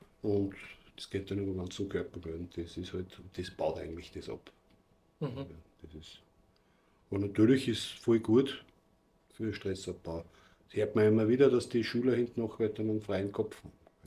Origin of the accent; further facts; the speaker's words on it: Gmunden, Upper Austria, Austria; Ich bin in Gmunden in Salzkammergut geboren und meine Eltern waren eigentlich beide aus Bosnien.